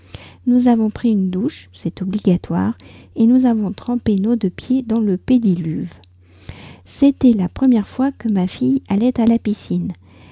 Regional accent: France; je suis française, j'habite près de Paris

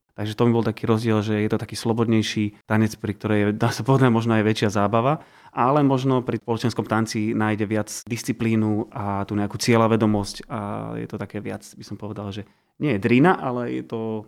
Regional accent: Trnava Region, Slovakia; accent: Trnava dialect; poviem príklad, oplašený, ak sa hovorí u nás v Trnavčine

